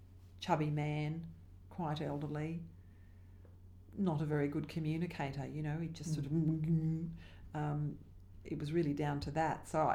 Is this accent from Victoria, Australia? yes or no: no; Queensland, Australia; So we grew up in Bill Hayden's electorate. Very strong Labor electorate.